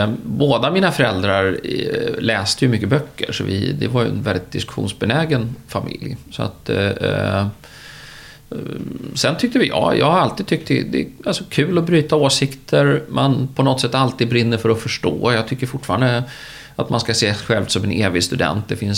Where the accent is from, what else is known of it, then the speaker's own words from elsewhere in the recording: Norrköping, Östergötland, Sweden; I Norrköping, i en liten villaförort som ligger utanför Norrköping som heter Linde.